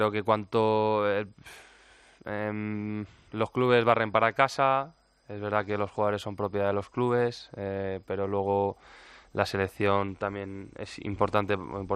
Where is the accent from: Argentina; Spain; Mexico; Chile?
Spain; Villanueva de la Cañada, Community of Madrid; Villanueva de la Cañada.